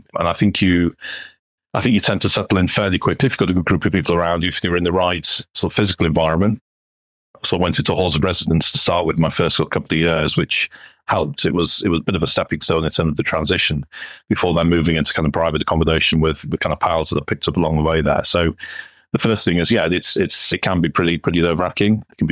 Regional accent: England, United Kingdom; So whilst I was born in England and have been raised in England, my father was Spanish, so mixed heritage in that respect. Grew up in England, went to university in Newcastle upon Tyne in the north of England 30 odd years ago.

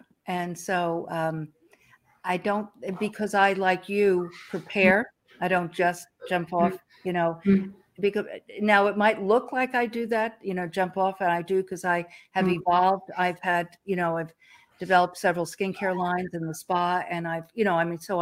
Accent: New York, United States; I grew up near New York City, and so all of that was very. Much part of my life, my DNA, but I never pursued it.

